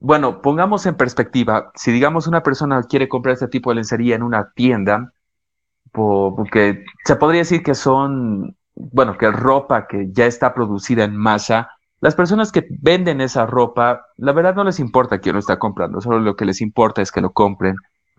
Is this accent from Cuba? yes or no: no; Bolivia; como boliviano puedo decirlo, ya que no soy extranjero